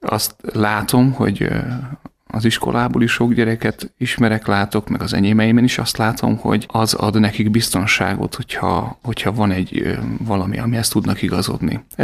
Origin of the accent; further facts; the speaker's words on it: Kiskunhalas, Bács-Kiskun, Hungary; born there; Kiskolmási származású vagyok, itt születtem Halason.